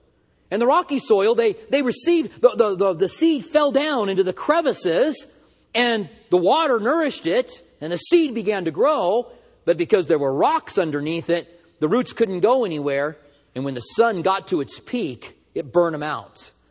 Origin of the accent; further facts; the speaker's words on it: Albuquerque, New Mexico, United States; now in Tucson, United States; I'm from Albuquerque.